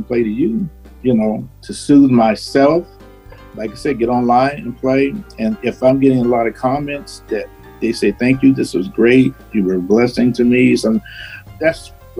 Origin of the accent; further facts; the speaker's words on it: Kansas City, Missouri, United States; I'm from Kansas City, Missouri.